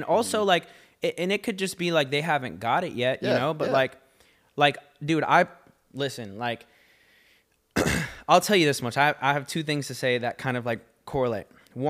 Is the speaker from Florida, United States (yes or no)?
no; Downey, California, United States; born there; I was born in Downey, but like I never lived in Downey.